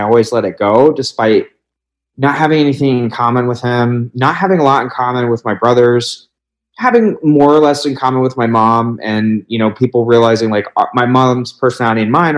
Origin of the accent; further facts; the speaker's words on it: Columbus, Ohio, United States; I'm 28 years old. I grew up in Columbus, Ohio.